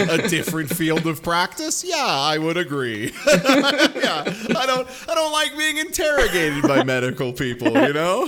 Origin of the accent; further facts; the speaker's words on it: Midwest, United States; Like, I'm a Midwesterner. I'm gonna do it.